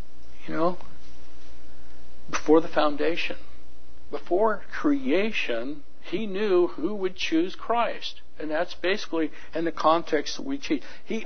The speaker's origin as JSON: {"language": "English", "region": "California", "country": "United States", "said": "And I'm from Northern California. I heard of it. But it's not a thing there."}